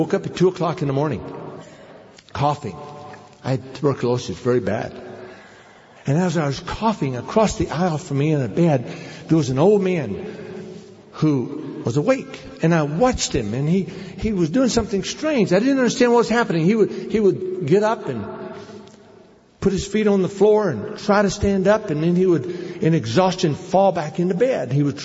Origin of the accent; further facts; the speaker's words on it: United States; The Indians are very gracious and kind, but in the hospital, they were so upset that I was there as an American.